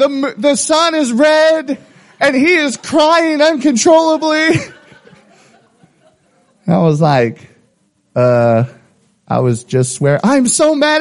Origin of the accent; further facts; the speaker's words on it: Rainier, United States; I grew up in Rainier, and someone from this church would drive an hour to pick me up